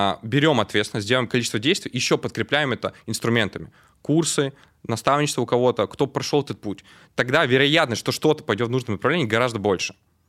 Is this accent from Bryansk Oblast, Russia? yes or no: yes; Bryansk, Bryansk Oblast, Russia; now in Moscow, Russia; Когда я переехал из Брянска в Москву, смотрел молодых миллиардеров 19-летних продюсеров, думал, что я не так в жизни делаю.